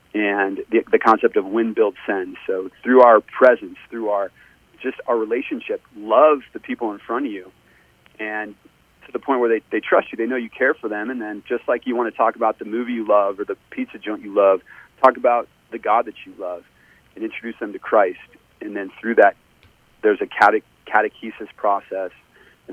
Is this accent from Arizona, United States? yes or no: yes; Phoenix, Arizona, United States; Yeah, I grew up in Phoenix. Sports was what I did with my brothers my whole life.